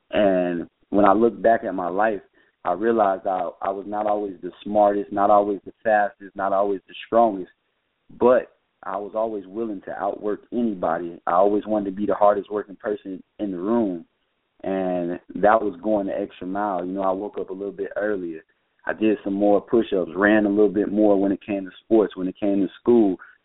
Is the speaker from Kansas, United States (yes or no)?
no; Fort Myers, Florida, United States; I'm from Fort Myers, Florida. So the FM was, you know, my hometown is Fort Myers, Florida.